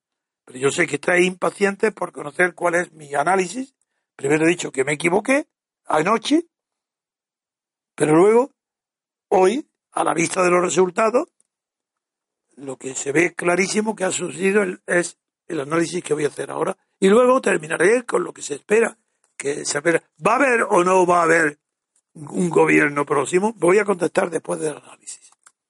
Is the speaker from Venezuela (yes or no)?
no; Spain; conozco muy bien a mi pueblo, mi sociedad, mi país, mi cultura, a España, creo que la conozco bien